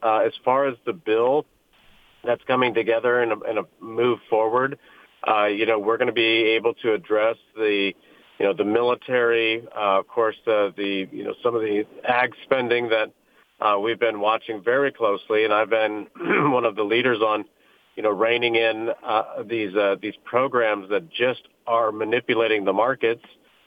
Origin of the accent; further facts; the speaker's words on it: Indiana, United States; You know, I come from Indiana, where we have a lot of medical devices